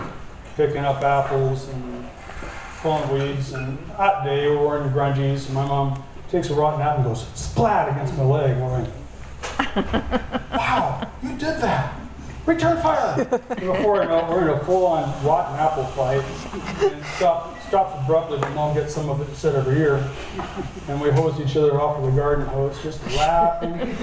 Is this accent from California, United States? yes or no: yes; Glendale, California, United States; born there; I was born in Glendale, California, 1954. At Glendale Insane Asylum and Hospital.